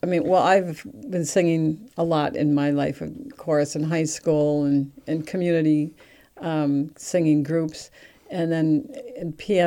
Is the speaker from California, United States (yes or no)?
no; Wisconsin, United States; now in Rhode Island, United States; We came from Wisconsin. That's really my roots.